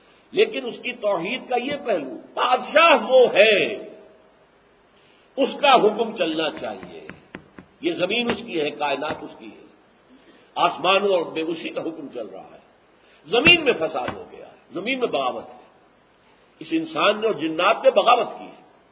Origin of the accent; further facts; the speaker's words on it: India; born there; پھر سوچئے، ہمیں ہندوستان میں پیدا کر دیا گیا، کیا میرا چوائس تھا؟